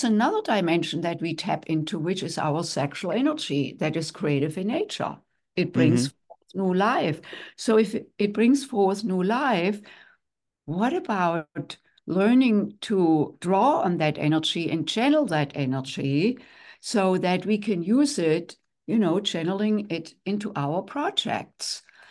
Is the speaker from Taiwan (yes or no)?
no; Germany; English is a second language; moved away as an adult; now in United States; I'm from Germany, was raised there, and in my late 20s came to the United States to do postgraduate work in music.